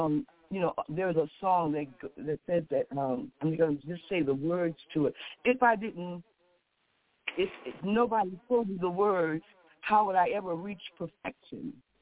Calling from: Chicago, Illinois, United States; here in Chicago, Illinois.

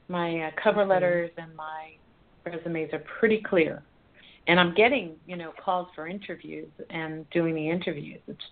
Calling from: Colorado, United States; I'm calling from Colorado, and I have a question regarding my job hunt.

